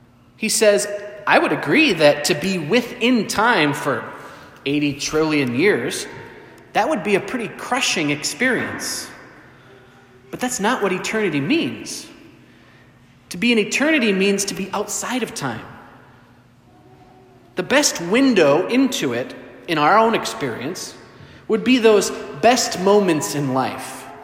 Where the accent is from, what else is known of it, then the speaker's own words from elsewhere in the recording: Duluth, Minnesota, United States; Growing up in Duluth, my three brothers and I would often beg and plead with our mom, who was a stay-at-home mom, to take us to the beach, to Park Point on hot, sunny summer days.